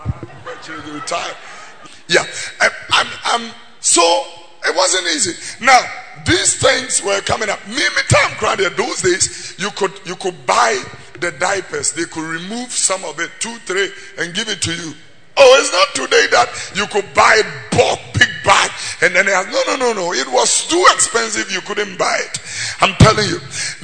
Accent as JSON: {"language": "English", "region": "Greater Accra", "country": "Ghana", "tie": "born or raised there", "said": "I grew up here. I was born here in Tesano. I grew up in Abeka and Fadama."}